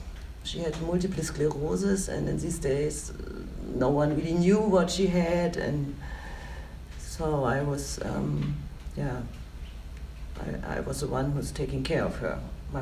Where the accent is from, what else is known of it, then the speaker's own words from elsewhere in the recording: Berlin, Germany; English is a second language; I'm coming from Berlin, party city number one in Germany